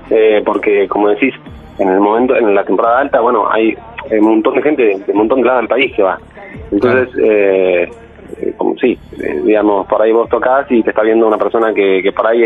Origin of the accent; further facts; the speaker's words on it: Buenos Aires Province, Argentina; Nosotros somos de Buenos Aires, pero de conurbano